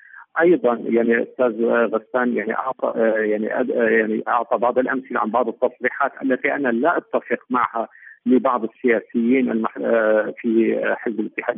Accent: Syria; وأن نعود نحن كسوريين يدا واحدة

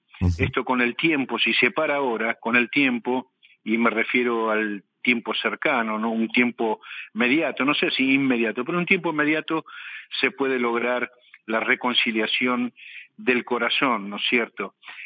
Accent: Argentina; yo soy argentino, hijo de una tucumana y de un porteño, nieto de una genovesa y de un sirio

